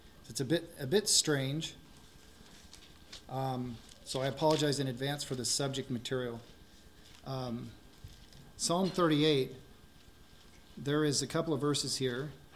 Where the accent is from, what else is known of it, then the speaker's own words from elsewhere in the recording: Colorado, United States; We're from Colorado, Taryn and I, and we're just thankful to be here.